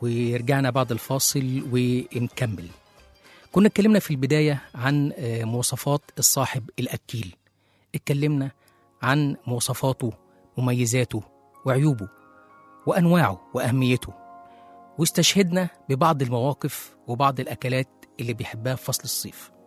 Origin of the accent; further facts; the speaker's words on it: Egypt; وإحنا كشعب مصري بنحب الأمثال وبنستخدمها كتير جدا في حياتنا.